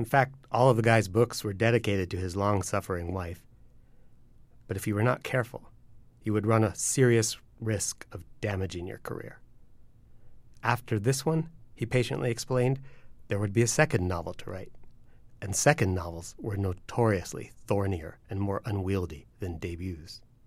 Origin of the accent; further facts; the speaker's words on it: Columbia, Maryland, United States; when I grew up in Columbia, Maryland, there was this family.